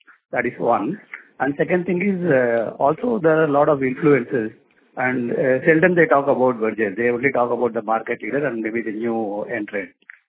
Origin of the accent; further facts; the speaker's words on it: Chennai, Tamil Nadu, India; I'm from Chennai and I rarely see any promotion budget anywhere around.